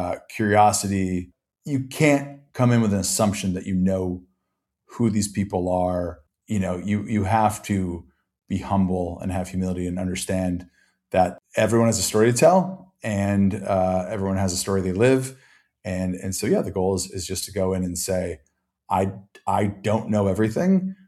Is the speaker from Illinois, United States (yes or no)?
no; Austin, Texas, United States; I grew up in Austin, Texas. You know, I spent a year and a half on a Navajo reservation, New Mexico, when I was a small child